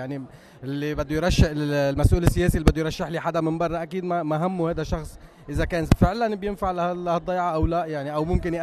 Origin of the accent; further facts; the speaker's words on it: Qalamoun, North Governorate, Lebanon; وبالنهاية هذه القلمون بلدتنا كلنا يعني